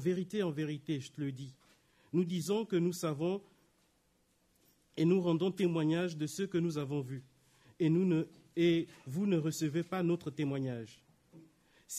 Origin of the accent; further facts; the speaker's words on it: Siberia, Russia; En Sibérie, chez nous en Sibérie, tout se fait de manière instantanée.